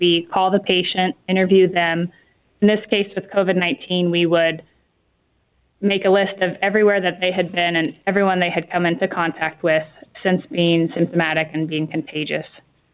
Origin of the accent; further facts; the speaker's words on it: California, United States; also born or lived in New Orleans; No, I'm from California originally, and I went to school in New Orleans.